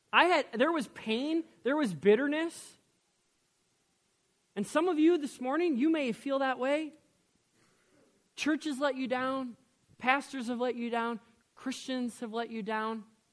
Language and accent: English; Maple Plain, Minnesota, United States; I grew up on Maple Plain. I never thought I would live in Delano.